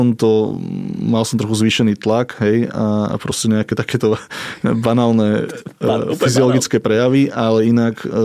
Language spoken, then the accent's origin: Slovak; Nitra Region, Slovakia; ja som vlastne chalan z dediny a býval som tak úplne na okraji a vlastne keď som vyšiel do zahrady, tak tam už boli len polia a ja to vlastne dodnes milujem, že keď som u našich, tak vyjdem von a vidím do tých polí a teda pochádzam to od Nitry, čiže to je viac menej taká rovina